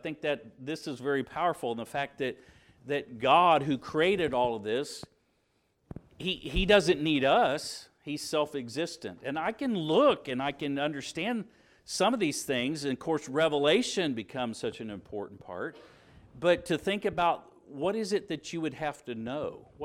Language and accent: English; Indiana, United States; growing up in Indiana, you were either an IU fan or you were a Kentucky Wildcats fan, and we were IU fans